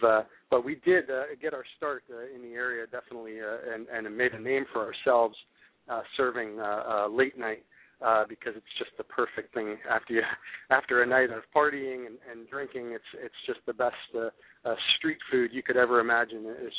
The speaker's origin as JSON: {"language": "English", "region": "Massachusetts", "country": "United States", "tie": "born or raised there", "also_born_or_lived": "New York", "said": "And I was originally from New York, and I grew up in Massachusetts, but I feel a connection to New York"}